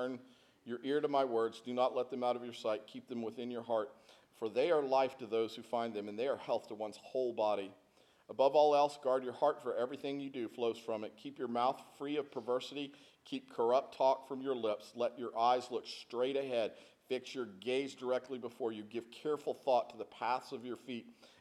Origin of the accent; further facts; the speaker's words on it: Texas, United States; As a kid, I grew up in Texas, and when you are born in Texas, you sign an oath at your birth that you'll be a Dallas Cowboy fan for life.